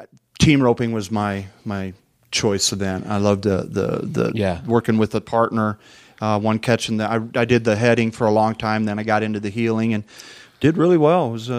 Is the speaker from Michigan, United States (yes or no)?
yes; Howell, Michigan, United States; I was born in Howell, Michigan.